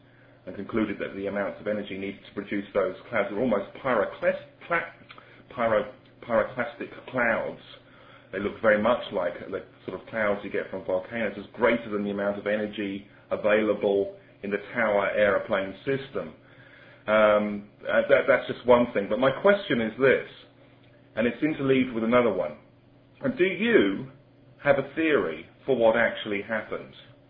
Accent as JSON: {"language": "English", "region": "England", "country": "United Kingdom", "said": "I'm from England."}